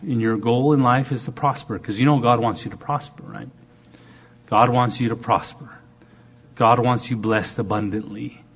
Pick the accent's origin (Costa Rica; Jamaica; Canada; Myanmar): Canada; now in United States; And I'm proud Canadian. I'm proud to live in America.